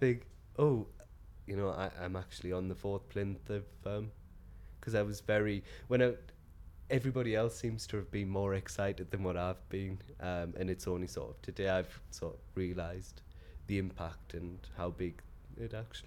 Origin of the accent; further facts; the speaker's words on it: Durham, North East England, United Kingdom; also born or lived in Glasgow; now in London, United Kingdom; I'm from Durham originally, but I moved away from Durham to Glasgow, and then moved down to London 5 years, just gone 5 years ago, because I moved down on Carnival weekend 5 years ago.